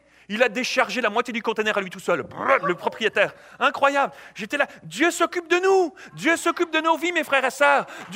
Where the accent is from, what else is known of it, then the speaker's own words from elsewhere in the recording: Switzerland; moi, je suis suisse. Donc, je suis suisse, j'ai un compte en banque en Suisse